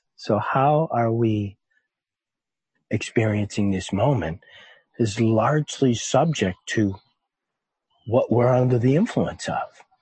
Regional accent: East Coast, United States; I grew up on the East Coast and there's a certain kind of attitude in my family, in my neighborhood

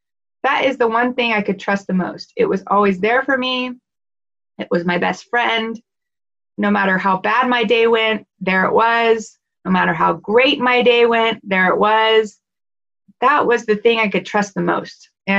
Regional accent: Dallas, Texas, United States; She's actually from Houston. I'm from Dallas originally. She's from Houston. So I really enjoy her just because she reminds me of home.

